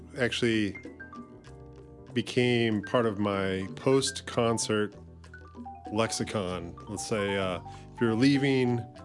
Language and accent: English; Missouri, United States; So I grew up partly in Missouri.